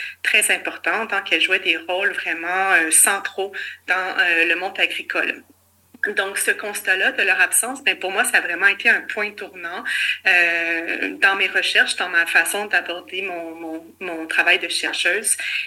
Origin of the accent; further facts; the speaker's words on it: Quebec, Canada; j'avais passé mon enfance, mon adolescence en Montérégie, dans un milieu rural, donc dans une MRC précisément, où est-ce que 98% du territoire était zoné agricole, et l'est encore.